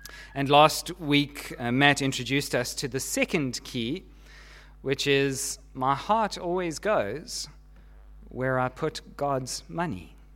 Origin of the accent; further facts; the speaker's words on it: South Africa; moved away as an adult; now in Australia; Well, that was not easy, because we had been born and brought up in Southern Africa. Our culture, our language, our values, our history, our education, and our experience were all, of course, Southern African. That is our motherland. So when we moved to Australia, I decided that I would stop calling South Africa home.